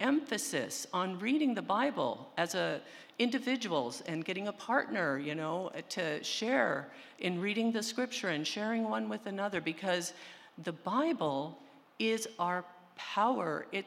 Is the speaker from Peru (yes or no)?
yes; Peru; now in United States; I was born and raised in Peru, South America, in the Amazon rainforest.